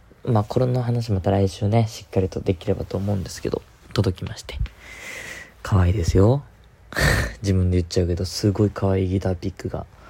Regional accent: Tokyo, Japan; 俺は、まあ、あんまり東京出身だとそこまでね身近なものには感じないんですけど、

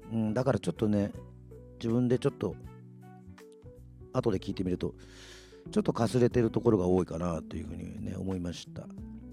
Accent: Yoron, Kagoshima, Japan; まあ私はあの、まあ改めて言いますけど、与論島出身ですけども、

